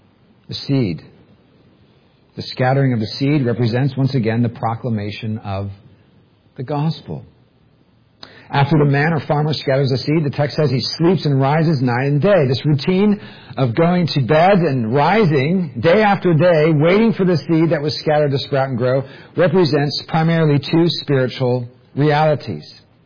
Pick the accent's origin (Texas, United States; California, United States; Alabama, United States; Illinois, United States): California, United States; growing up in Silicon Valley, I have no business talking about farming at all